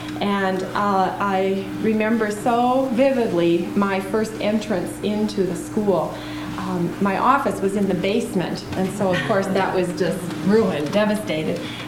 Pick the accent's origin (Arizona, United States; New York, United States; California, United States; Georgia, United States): New York, United States; Brooklyn; I grew up in Brooklyn, New York, and I tried to imagine a flood there